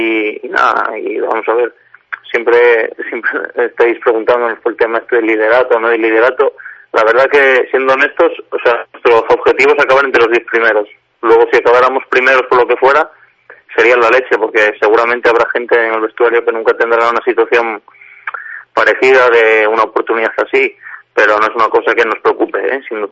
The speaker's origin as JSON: {"language": "Spanish", "region": "Asturias", "country": "Spain", "said": "No es mi caso, porque yo soy de Asturias"}